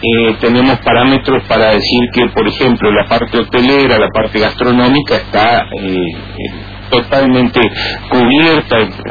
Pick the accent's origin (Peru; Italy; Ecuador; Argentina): Argentina; Ahora como vecino, como argentino, como podría opinar, pero me voy a reservar.